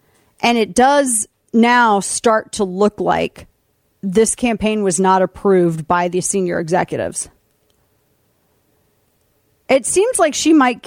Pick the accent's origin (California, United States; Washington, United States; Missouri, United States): Missouri, United States